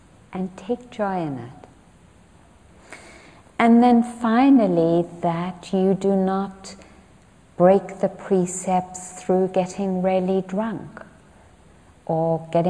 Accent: England, United Kingdom; now in United States; I grew up in England, and it was super not okay to brag.

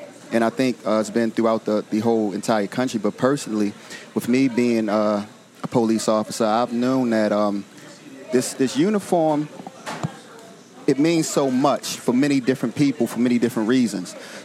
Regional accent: Parkville, Maryland, United States; I'm from East Parkville area, okay. Dutch Village area, but I also have a lot of strong roots in the West Baltimore Park Heights

